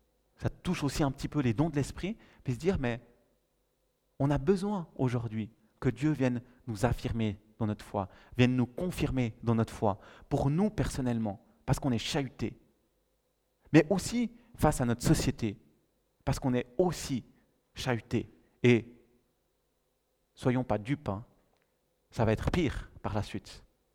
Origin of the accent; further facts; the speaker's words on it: Vaud, Switzerland; je suis un bon vaudois, et le vaudois a trois mots d'ordre.